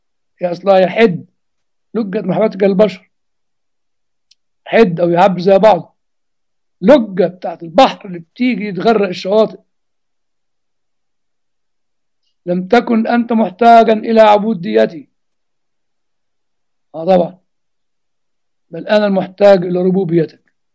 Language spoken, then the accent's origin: Arabic; Egypt; وأنا الحقيقة يعني اهتمامي بالآباء أكتر من البلاوي اللي عندنا في مصر اكتر يعني